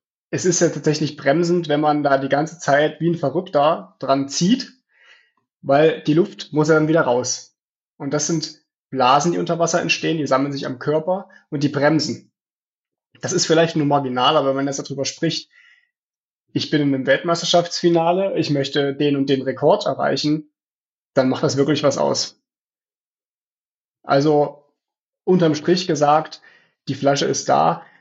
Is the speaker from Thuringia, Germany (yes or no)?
yes; Weimar, Thuringia, Germany; Wir hatten auch Training neben den Flossenschwimmern in meiner Heimatstadt Weimar